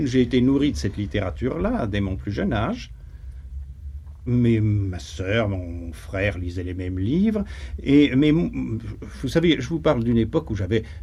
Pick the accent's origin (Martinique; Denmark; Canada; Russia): Russia; Moscow; Je suis né à Moscou le 1er novembre 1911, dans une grande maison, dans un grand hôtel particulier, qui se trouvait au coin des rues Skatertny et Medvyazhe